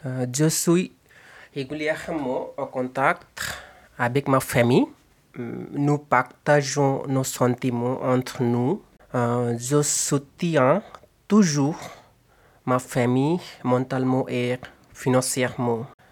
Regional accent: Bangladesh; first language Bengali; French is a second language; now in France; J'ai appris la langue française pendant un an à l'université au Bangladesh. Et c'était ma troisième langue.

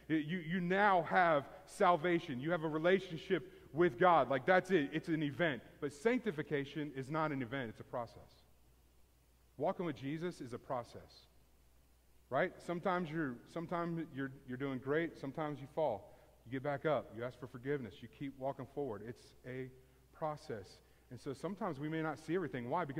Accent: Houston, Texas, United States; I told you, I grew up in Houston. I grew up in Houston traffic, driving in Houston traffic.

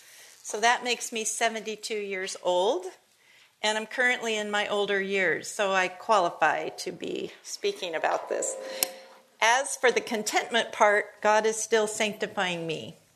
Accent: La Crescenta, California, United States; also born or lived in Glendale; I was born in Glendale and raised next door in the La Crescenta foothills.

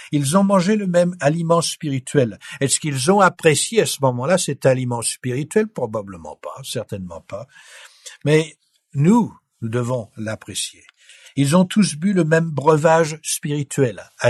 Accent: France; Je suis français, donc j'aime bien le bon pain.

